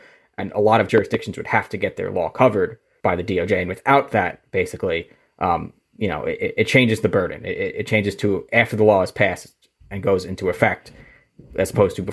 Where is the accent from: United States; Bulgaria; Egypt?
United States; New York; It swept up into my home state in New York.